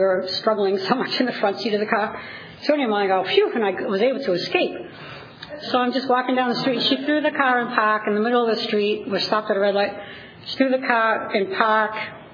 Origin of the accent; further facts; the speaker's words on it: East Coast, United States; I grew up on the East Coast. It was just super fun.